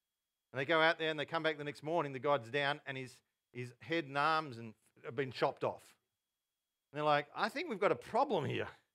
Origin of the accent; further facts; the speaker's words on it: Yarrawonga, Victoria, Australia; I grew up in Yarrawonga, a country town, about 4,000 people on the Murray, top of Victoria.